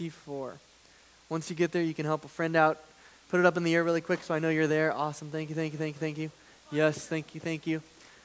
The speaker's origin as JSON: {"language": "English", "region": "Missouri", "country": "United States", "tie": "born or raised there", "said": "I grew up in Missouri, and so the sport of the state in Missouri is baseball."}